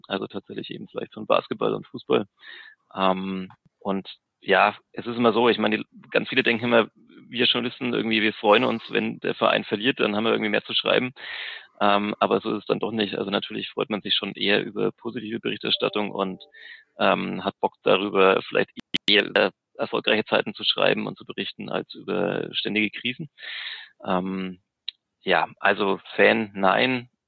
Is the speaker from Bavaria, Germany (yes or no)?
yes; Nuremberg, Bavaria, Germany; born there; Naja, ich bin in Nürnberg geboren